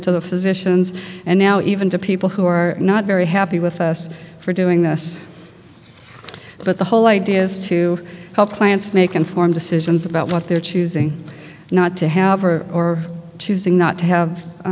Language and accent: English; Las Vegas, Nevada, United States; I am from Las Vegas, and I'm going to be talking to you about our immunization class.